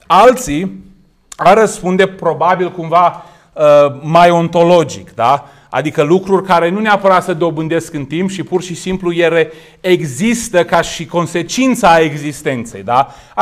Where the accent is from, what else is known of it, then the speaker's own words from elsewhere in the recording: Romania; Dacă eu zic că sunt român, este o consecință a faptului că m-am născut în România sau m-am născut din părinți români.